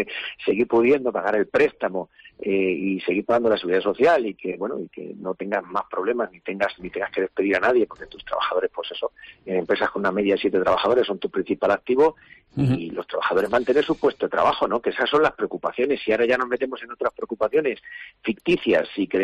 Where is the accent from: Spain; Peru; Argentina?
Spain; Castilla-La Mancha; Yo primero soy castellano-manchego, luego castellano-manchego y luego español